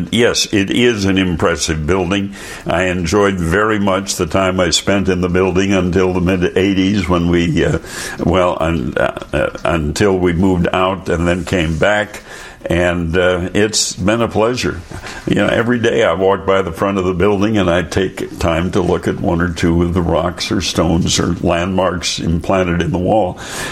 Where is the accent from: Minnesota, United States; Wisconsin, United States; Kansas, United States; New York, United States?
Wisconsin, United States; Because here's this dairy farm kid from Wisconsin